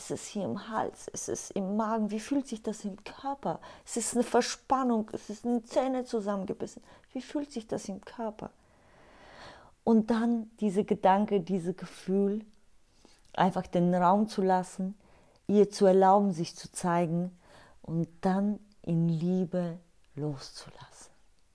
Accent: Bulgaria; ich komme aus Bulgarien

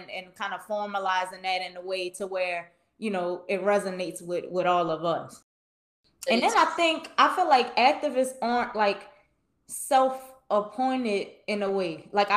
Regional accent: New Orleans, Louisiana, United States; growing up in New Orleans, we there's just certain oral histories we just know.

